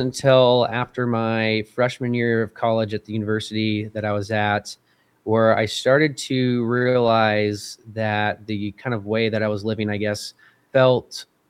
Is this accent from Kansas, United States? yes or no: yes; Kansas, United States; I grew up in Kansas